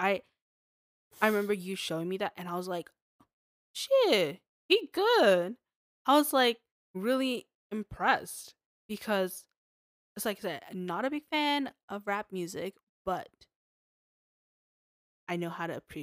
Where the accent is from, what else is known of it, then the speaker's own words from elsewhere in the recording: Canada; because we grew up in Canada